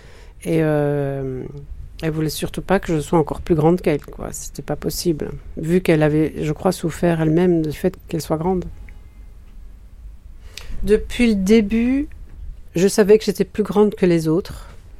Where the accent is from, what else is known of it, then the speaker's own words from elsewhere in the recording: Antwerp, Flanders, Belgium; now in Paris, France; j'habite à Paris, donc j'ai 60 ans, j'ai grandi en Belgique, dans le Nord, à Anvers. Je suis la plus jeune de 5 enfants, la plus jeune mais la plus grande. Une famille bourgeoise, catholique